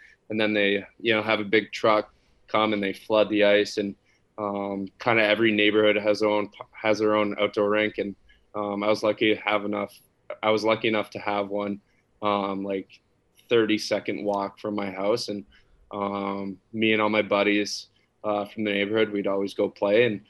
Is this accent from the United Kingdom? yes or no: no; Quebec, Canada; growing up in Quebec